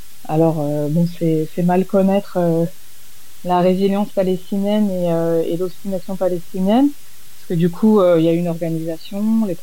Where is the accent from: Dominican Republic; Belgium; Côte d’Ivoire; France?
France; Donc, comme moi, je suis française, j'habitais à Jérusalem avec lui